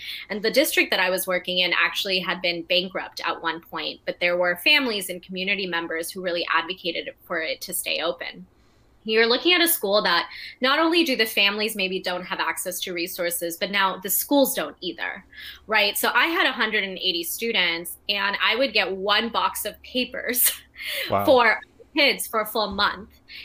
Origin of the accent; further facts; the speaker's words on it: San Diego, California, United States; So I grew up in San Diego in a pretty tight-knit Indian American community.